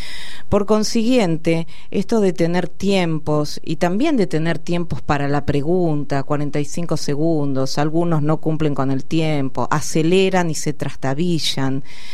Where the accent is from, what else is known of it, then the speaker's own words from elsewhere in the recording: Argentina; creo que el análisis como argentinos y argentinas que podríamos hacer es ¿qué no nos dicen?